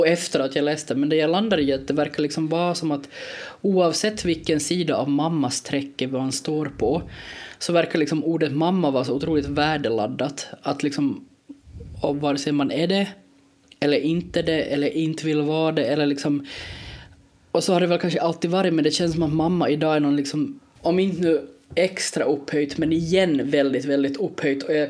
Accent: Finland; kanske speciellt som finlandssvensk.

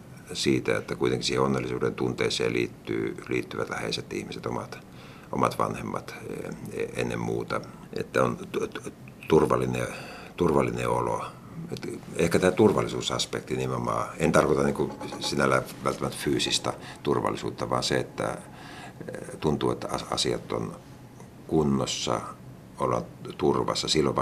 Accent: Espoo, Uusimaa, Finland; Et itse lapsuudessa asuin Espoossa ja Espoota nykyään pidetään aika edistyneenä, niin kyllä meillä oli puuse oli pihan perällä.

